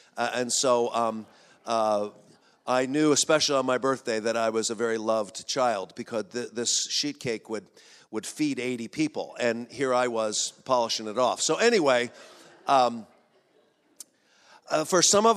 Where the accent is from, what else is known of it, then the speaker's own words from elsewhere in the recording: Philadelphia, Pennsylvania, United States; And growing up in Philadelphia, my strongest memory of celebrating my birthday as a child is that my mother would provide for me a day-old 4th of July birthday cake